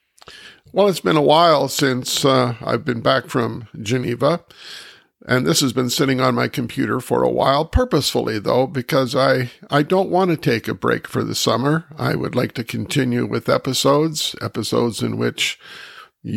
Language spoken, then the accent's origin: English; Grand Bend, Ontario, Canada; back in my hometown, well, where I live now, in Grand Bend, Ontario